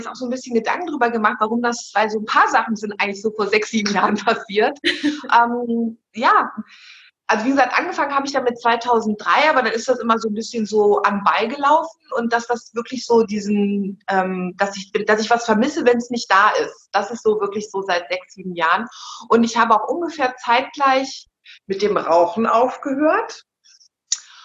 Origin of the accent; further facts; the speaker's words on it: Bonn, North Rhine-Westphalia, Germany; ich komme aus Bonn